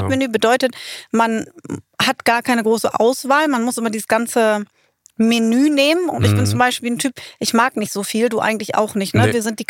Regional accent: Northern Germany, Germany; Ich als Norddeutsche Fall ins Berlinerische.

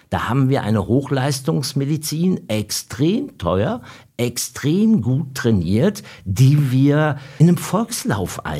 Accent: Rhineland-Palatinate, Germany; Ich stamme aus dem Ahrtal, wo die große Flut war. Also in einer ländlichen Gegend in der Eifel. Aber es sind nur 25 Kilometer bis Bonn und es sind nur 40 Kilometer bis Koblenz.

